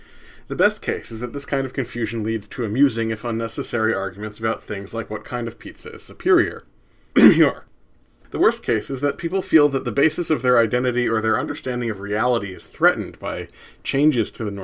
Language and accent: English; New Jersey, United States; Now, for example, I grew up in New Jersey.